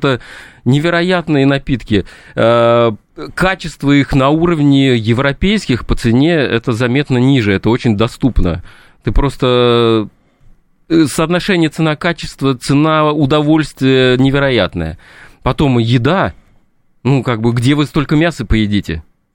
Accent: Volga region, Russia; Ну, я сам говоря, из Поволжья, да, для меня большая река.

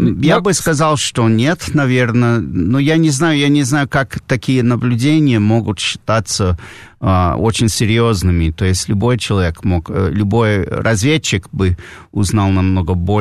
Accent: Washington, District of Columbia, United States; Я из Вашингтона родом.

